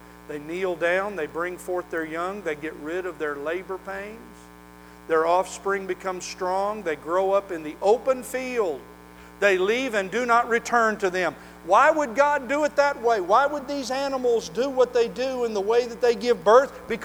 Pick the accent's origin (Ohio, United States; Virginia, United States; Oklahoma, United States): Oklahoma, United States; I've heard from not only horse people here, but the horse people I grew up around in Oklahoma.